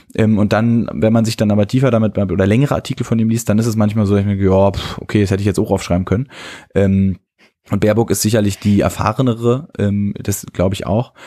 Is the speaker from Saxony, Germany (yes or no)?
no; Berlin, Germany; wo ich da als Berliner finde ich es gut, dass sie das Thema gesetzt haben